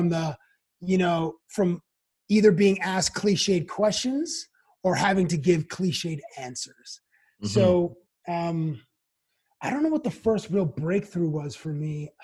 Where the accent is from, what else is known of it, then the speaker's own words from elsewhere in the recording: Canada; we grew up in Canada, so we're never going to be in the majority of anything